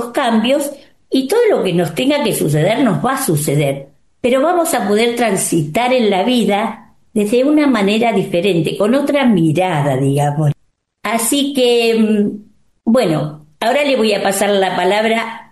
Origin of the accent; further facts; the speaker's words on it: Buenos Aires, Argentina; soy de Buenos Aires